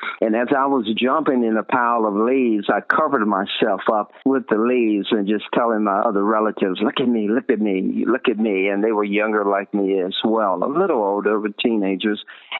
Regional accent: Henrico County, Virginia, United States; I grew up outside of Richmond, Virginia, in a county called Henrico County.

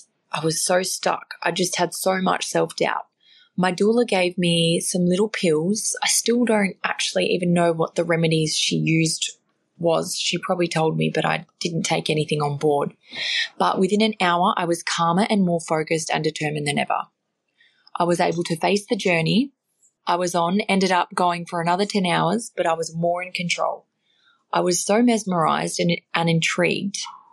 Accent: Scarborough, Western Australia, Australia; I'm from Scarborough in Perth, WA.

